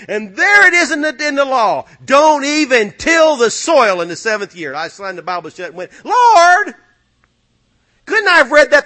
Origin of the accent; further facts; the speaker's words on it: Tennessee, United States; I'm from Tennessee. There's a pit barbecue every 100 feet.